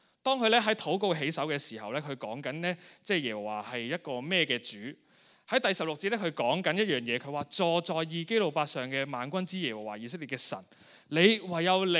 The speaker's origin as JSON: {"language": "Chinese", "country": "Hong Kong", "said": "或许呢都是我们香港人，即一部分香港人的写照"}